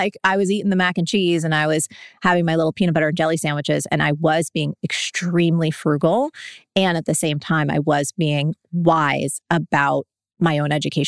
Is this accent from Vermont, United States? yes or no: no; New Jersey, United States; And I'm from Jersey. So I make up words all the time.